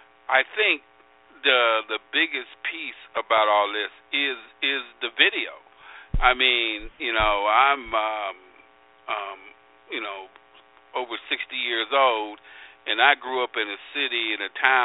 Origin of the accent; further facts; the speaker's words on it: Quad Cities, United States; especially in the town I grew up in the Quad Cities, where all the factories are gone and those kind of things